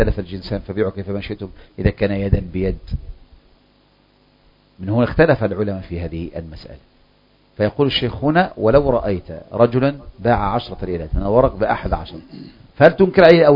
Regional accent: Egypt; ومثله عندنا في مصر، عندنا العملة إما ورقية ولا حديدية

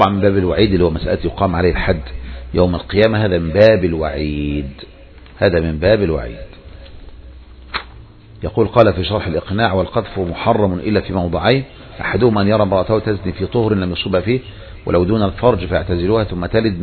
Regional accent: Egypt

